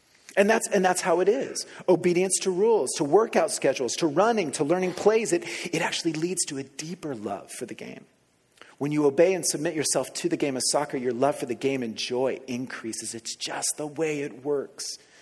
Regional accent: Colombia; Growing up in South America, in Colombia, I admired

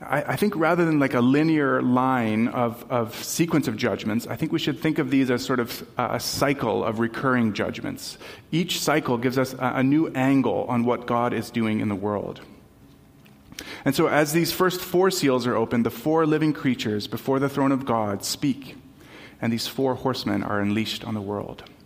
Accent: Tanzania; Growing up in Tanzania, we would go to the local market and to buy a lot of our fruits and vegetables and other staples.

